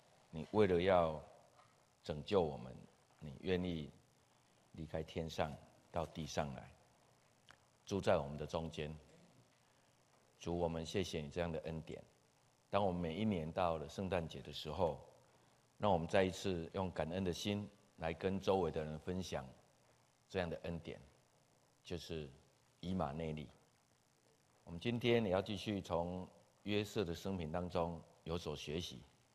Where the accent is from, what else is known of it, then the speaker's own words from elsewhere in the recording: Changhua, Changhua County, Taiwan; 那目前的想法是70岁的时候应该会回到我的故乡，就是彰化哈。